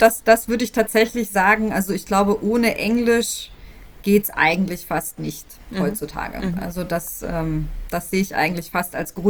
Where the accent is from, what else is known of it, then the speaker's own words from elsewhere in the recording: Mexico; accent: Mexican Spanish; Man muss dazu sagen, mein spanischer Akzent ist eben ein mexikanischer Akzent. Das merkt man auch, nachdem ich 3 Sätze rede.